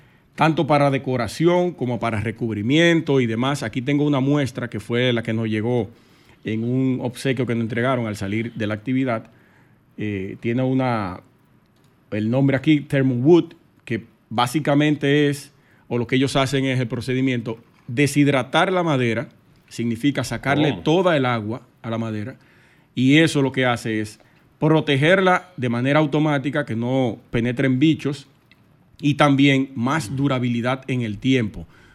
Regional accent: Sosúa, Puerto Plata, Dominican Republic; Mi hermano, nos criamos juntos allá en Sosúa, Charamico.

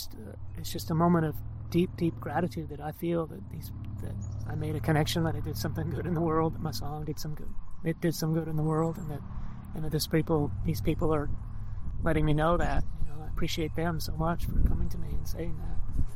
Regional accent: Austin, Texas, United States; by the end of the year, I was playing in my hometown in Austin and nowhere else except Maine, where I used to do bar gigs.

